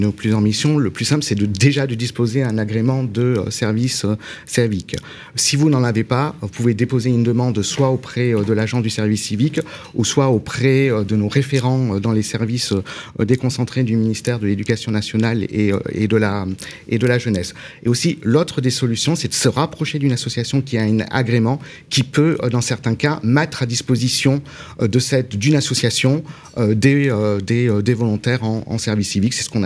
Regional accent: Nouvelle-Aquitaine, France; puisque je viens des Pyrénées-Atlantiques

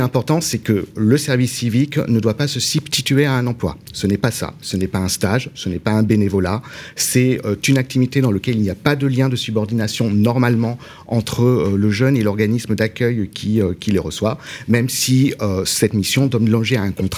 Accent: Nouvelle-Aquitaine, France; puisque je viens des Pyrénées-Atlantiques

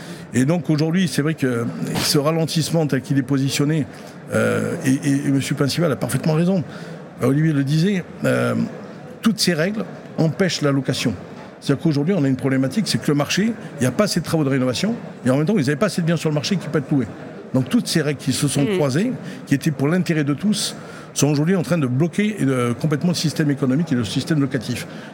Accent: Nouvelle-Aquitaine, France; Et moi, je suis basque, donc j'ai que des qualités.

